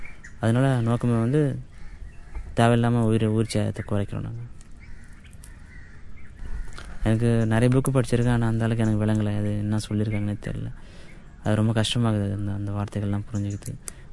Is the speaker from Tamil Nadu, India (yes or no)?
no; Puducherry, India; நான் அங்கே படிக்கிறதுக்கு சரியான ஃபெசிலிட்டிஸில் பாட்டி வீட்டில் வளர்ந்தேன். பாட்டி வீட்டில் வந்து சிட்டி அது பாண்டிச்சேரி.